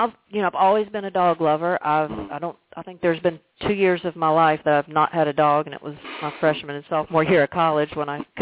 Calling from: Charlotte, North Carolina, United States; Charlotte, North Carolina.

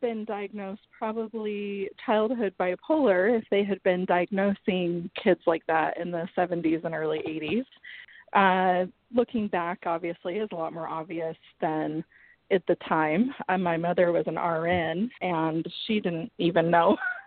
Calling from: Boise, Idaho, United States; I'm calling from the Boise, Idaho area.

